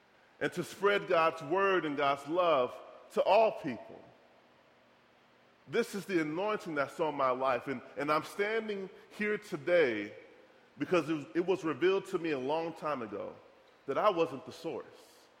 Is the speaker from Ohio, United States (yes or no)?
no; Detroit, Michigan, United States; You see, as a boy growing up in Detroit, we didn't have swimming pools.